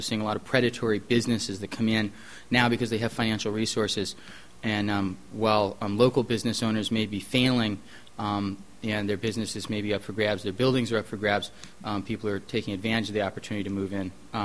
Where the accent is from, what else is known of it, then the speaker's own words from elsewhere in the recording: Appleton, United States; Growing up in Appleton, where there were 12 people in my graduating class in grade school, needless to say, I can recognize what it's like to grow up in a small town without a lot of economic opportunities.